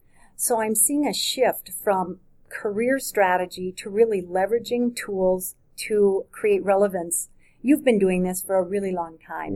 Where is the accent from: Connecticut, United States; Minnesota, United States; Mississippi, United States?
Minnesota, United States; Minneapolis; Now, we're from Minneapolis, so perhaps that's our demographic place.